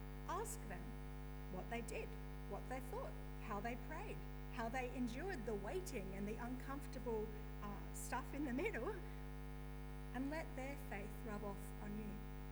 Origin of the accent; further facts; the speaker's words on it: Darwin, Northern Territory, Australia; I grew up in Darwin. It's quite a common thing in Darwin.